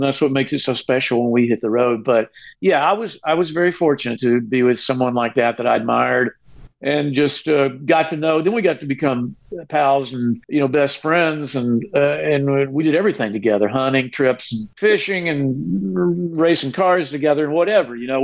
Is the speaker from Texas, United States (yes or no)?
yes; Texas, United States; It's about my history time growing up in Texas, put to music.